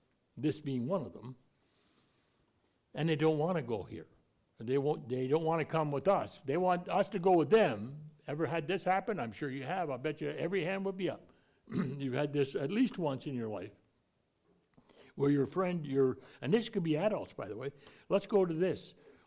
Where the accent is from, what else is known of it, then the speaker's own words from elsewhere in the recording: Scotland, United Kingdom; I won't say this right because I'm not a Greek. I'm a Scotsman.